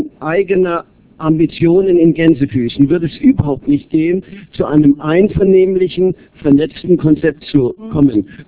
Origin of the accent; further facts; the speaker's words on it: Mainz, Rhineland-Palatinate, Germany; Ja, nun, also ich bin Mainzer und lebe und arbeite in Mainz.